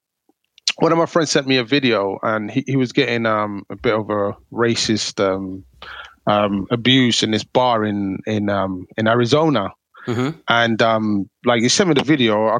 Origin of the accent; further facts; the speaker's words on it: Somalia; English is a second language; I couldn't speak any English and look at me now, man, I'm a bad man, you get me? No, you learn so much just being here. Like when I came from Somalia